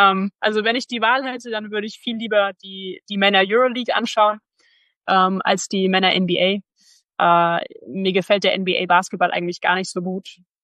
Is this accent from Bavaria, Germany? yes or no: yes; Bamberg, Bavaria, Germany; Vor allem, weil Bamberg einfach so mein Zuhause ist, meine Heimat.